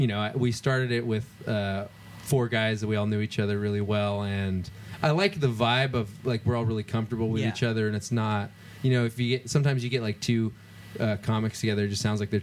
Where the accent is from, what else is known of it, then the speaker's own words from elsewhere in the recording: California, United States; I grew up in the Central Valley, in Fresno County.